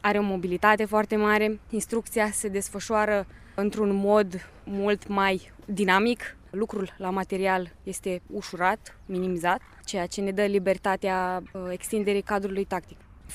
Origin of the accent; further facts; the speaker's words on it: Iași, Iași County, Romania; Sunt din Iași. Primul criteriu, cu siguranță, nu a fost distanța față de casă